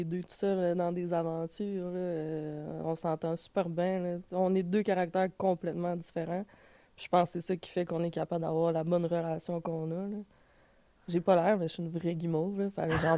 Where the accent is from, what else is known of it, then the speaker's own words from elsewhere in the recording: Montreal, Quebec, Canada; je viens pas nécessairement de la Malbaie, même si ma mère vient native de la Malbaie. Moi, je viens de Montréal, la rive nord de Montréal.